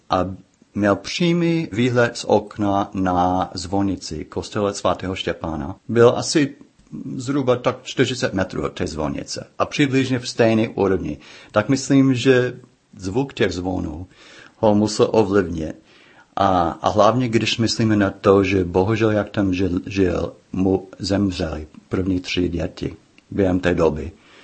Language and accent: Czech; United States; now in Czechia; mě jako Američan žijící v Čechách